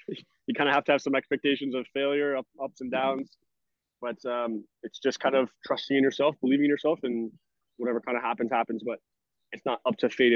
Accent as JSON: {"language": "English", "town": "Brampton", "region": "Ontario", "country": "Canada", "said": "I'm Canadian. I'm from Brampton, Ontario. Started a youth career with a club called Toronto Lynx and a bunch of other local clubs from there."}